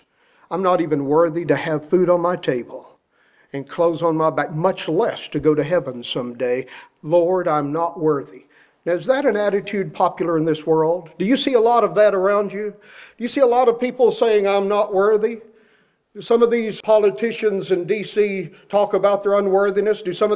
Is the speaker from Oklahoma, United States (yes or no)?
no; Texas, United States; We used to sing a hymn as I was a boy growing up in West Texas